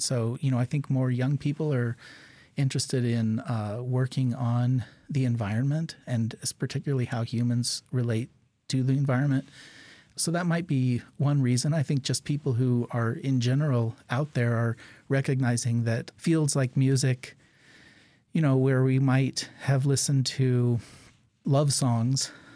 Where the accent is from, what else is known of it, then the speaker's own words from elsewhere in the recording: Alaska, United States; born there; Yeah, well, you know, I was born here in Alaska, and I started playing music here.